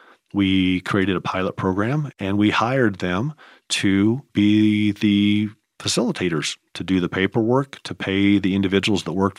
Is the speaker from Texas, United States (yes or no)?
no; Nebraska, United States; And I grew up in Nebraska around a rural environment.